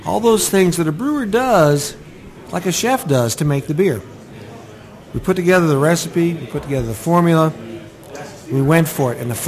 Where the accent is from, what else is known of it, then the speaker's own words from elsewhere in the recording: Ukiah, California, United States; And I grew up in Ukiah